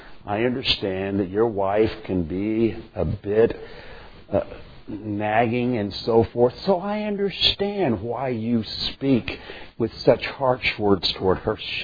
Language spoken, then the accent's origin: English; Indiana, United States; I mean, I'm from Indiana. It's what we play, you know.